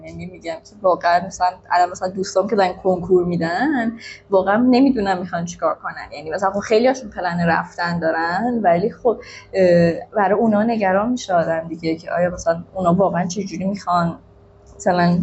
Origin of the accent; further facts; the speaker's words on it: Iran; تهش من ایرانی ام، بالاخره تهش چی مملکت به دنیا اومدم، چالش پاسپورت آمریکا رو بگیرم چه چیز باز هم من تو اینجا به دنیا اومدم